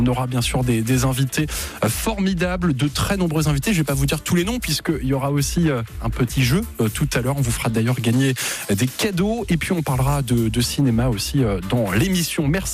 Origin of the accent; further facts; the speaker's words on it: Hauts-de-France, France; C'est vrai, je suis picard, c'est ce que je vous expliquais tout à l'heure.